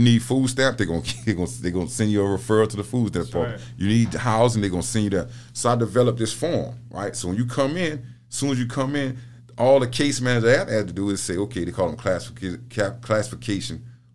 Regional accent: Louisiana, United States; now in Mississippi; And so, but my job is more difficult because, you know, I come from Louisiana.

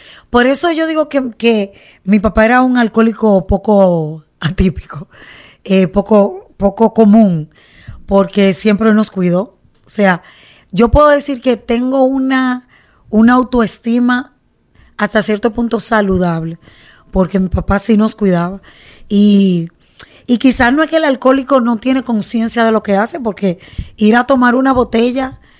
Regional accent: Santo Domingo, Distrito Nacional, Dominican Republic; Bueno, yo soy dominicana, soy de la capital de la República

